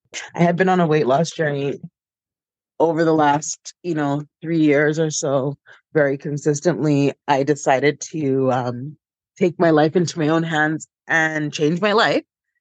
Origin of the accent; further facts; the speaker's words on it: Canada; born there; I would consider myself a global citizen, although I was born in Canada. I don't really consider myself to be a Canadian that way.